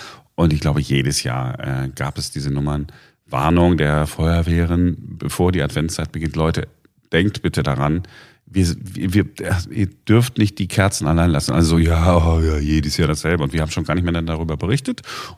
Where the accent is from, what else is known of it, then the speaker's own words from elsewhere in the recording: Duisburg, North Rhine-Westphalia, Germany; Wie man bei uns in Duisburg früher gesagt hat, wegen die armen Kinder gebet jetzt den Kranz.